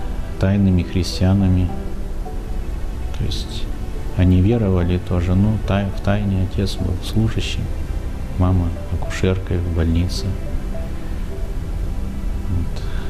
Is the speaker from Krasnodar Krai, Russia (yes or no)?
no; Askino, Bashkortostan, Russia; born there; В своем селе, где я родился, в Башкирии, в селе Аскино я родился, во времена хрущевских гонений на церковь.